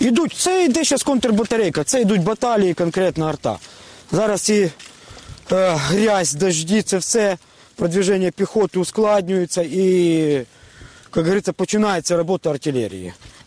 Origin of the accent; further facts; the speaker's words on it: Zaporizhzhia Oblast, Ukraine; Мотивує те, що мій дом в окупації. Я з Запорізької області. Мій район в окупації. Мої рідні в окупації.